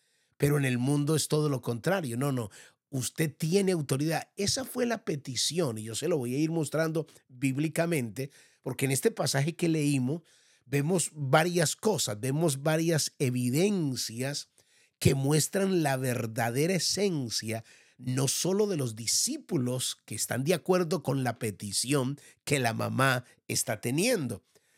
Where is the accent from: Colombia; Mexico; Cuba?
Colombia; En nuestro país, o en mi país, Colombia, voy a hablar por mi país